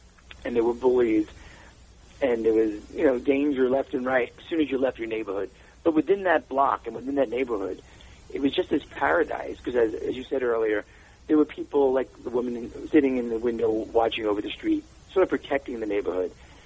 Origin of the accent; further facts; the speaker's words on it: Bronx, New York, United States; So anyway, I do have very fond memories of growing up in the Bronx.